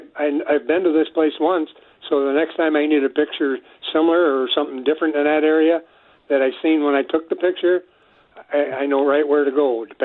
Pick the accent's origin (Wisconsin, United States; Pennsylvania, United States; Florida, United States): Wisconsin, United States; me being born and raised in Wisconsin.